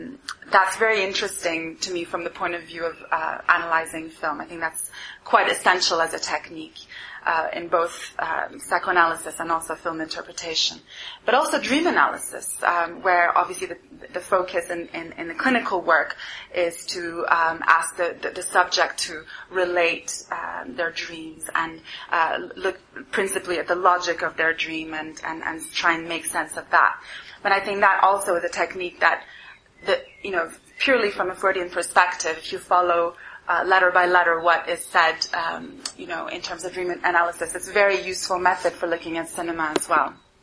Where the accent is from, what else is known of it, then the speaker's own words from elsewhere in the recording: Montreal, Quebec, Canada; moved away as an adult; now in London, United Kingdom; I'm from Montreal, where I took a degree in psychology. I came to London to pursue postgraduate studies in psychoanalysis